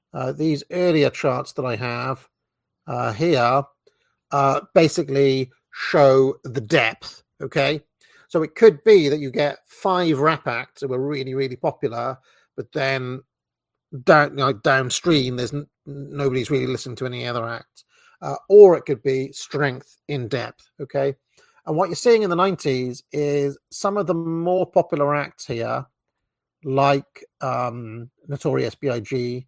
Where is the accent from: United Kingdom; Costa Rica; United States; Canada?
United Kingdom; Wales; being into rap growing up in Wales was a little bit unusual